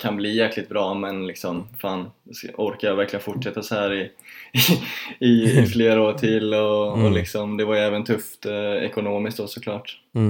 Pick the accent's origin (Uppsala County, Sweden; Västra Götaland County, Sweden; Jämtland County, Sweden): Västra Götaland County, Sweden; Borås; born or raised there; now in Stockholm, Sweden